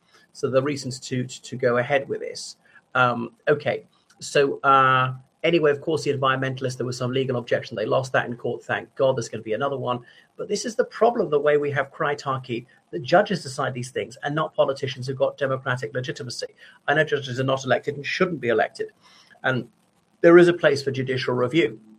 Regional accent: Ireland; from Ireland.

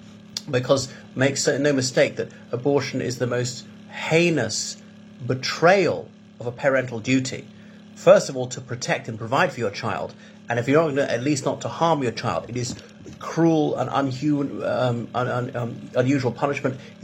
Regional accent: Ireland; from Ireland.

